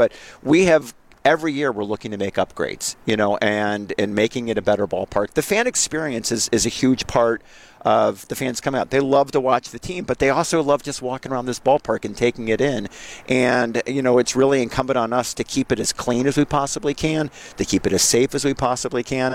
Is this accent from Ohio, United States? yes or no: yes; Ohio, United States; now in Wisconsin, United States; You know, I've been here with the Brewers for 19 years, but I'm not a Wisconsinite. I grew up in Ohio.